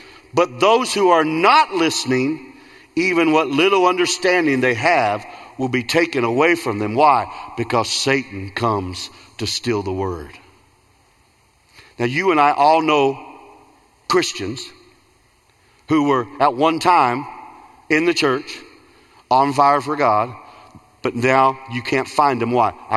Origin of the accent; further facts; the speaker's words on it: Illinois, United States; But I grew up in Central Illinois, and I talked to my dad this year